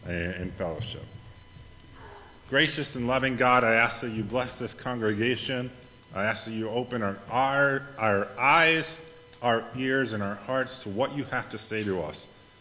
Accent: Watertown, Wisconsin, United States; moved away as an adult; It is 872 miles from Bethlehem, Pennsylvania, to my hometown, Watertown, Wisconsin.

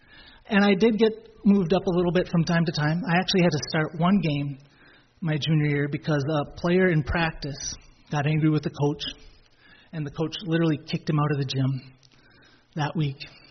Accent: Grantsburg, Wisconsin, United States; As some of you know, I grew up in Grantsburg.

